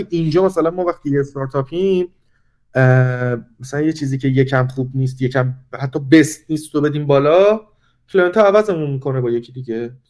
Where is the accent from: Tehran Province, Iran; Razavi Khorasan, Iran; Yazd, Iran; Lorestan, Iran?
Tehran Province, Iran; Tehran; now in Germany; منی که حالا بیشتر زندگیم تهران بودم و از تهران اومدم اینجا